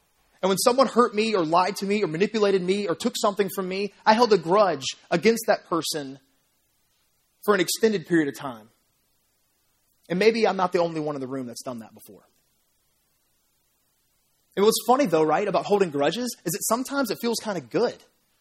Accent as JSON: {"language": "English", "town": "Memphis", "region": "Tennessee", "country": "United States", "tie": "born or raised there", "said": "the different things about Memphis, the images, the symbols that I think about when I think about my hometown. Because, guys, I was born and raised here."}